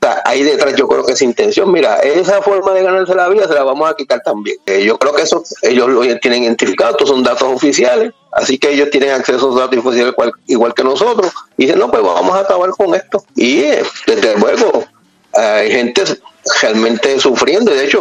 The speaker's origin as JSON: {"language": "Spanish", "town": "Arecibo", "country": "Puerto Rico", "said": "porque yo soy de Arecibo, imagínense la costa norte de Puerto Rico, pues más o menos en el medio de esa costa norte está Arecibo"}